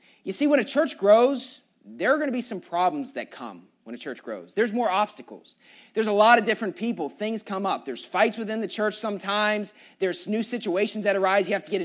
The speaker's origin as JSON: {"language": "English", "region": "West Virginia", "country": "United States", "said": "And I was from West Virginia. You know, it's like the whitest state, literally."}